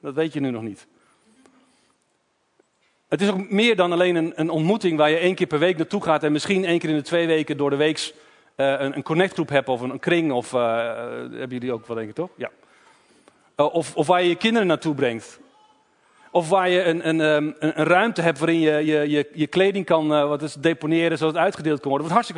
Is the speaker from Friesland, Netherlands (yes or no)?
no; Doetinchem, Gelderland, Netherlands; ik ben 43 jaar. Ik kom uit Doetinchem.